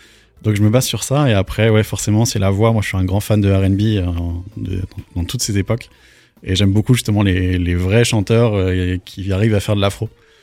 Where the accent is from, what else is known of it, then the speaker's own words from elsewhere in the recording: Rouen, Normandy, France; moved away; Alors moi, je suis né et j'ai grandi à Rouen, donc à peu près une heure de Paris.